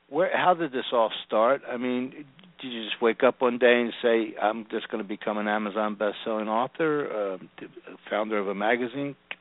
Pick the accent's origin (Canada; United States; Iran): United States; Philadelphia, Pennsylvania; I'm from the Philadelphia area as well.